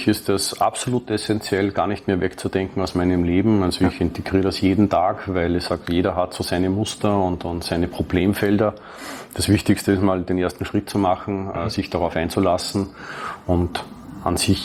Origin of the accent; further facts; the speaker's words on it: Austria; ich komme ja aus Österreich, da ist ja das Ganze noch nicht ganz so fortgeschritten.